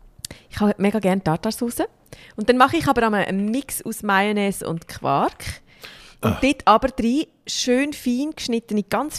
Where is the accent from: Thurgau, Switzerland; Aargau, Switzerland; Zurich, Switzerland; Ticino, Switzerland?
Aargau, Switzerland; Ich komme aus dem Fricktal, gell? Dann sagst du Pommes-Frit mit B.